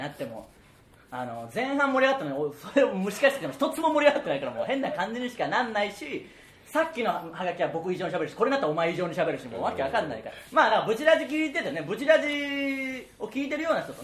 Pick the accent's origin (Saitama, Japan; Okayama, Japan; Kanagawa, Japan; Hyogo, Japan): Okayama, Japan; now in Tokyo, Japan; もう13年東京に住んだ僕はじゃあ何なんだよって思う。岡山出身だけど、